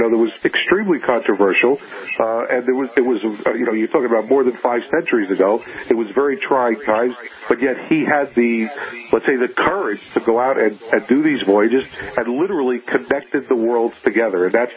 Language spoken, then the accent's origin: English; United States; I'm first generation, so I'm very well connected because both my parents came from Sicily, but I consider myself an American first with that Italian heritage behind me.